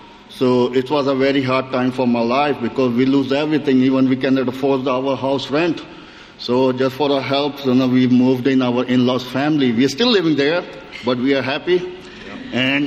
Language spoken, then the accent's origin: English; Pakistan; my wife, Fina, kids, Ethan, and Alithia, and we are also from Pakistan.